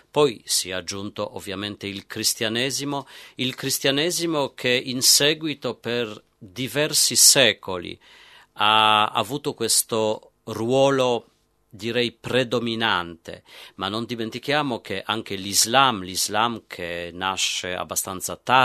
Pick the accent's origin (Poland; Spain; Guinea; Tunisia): Poland; Italian is a second language; io che sono polacco posso dire che negli ultimi 4 anni ho visto veramente cambiamenti epocali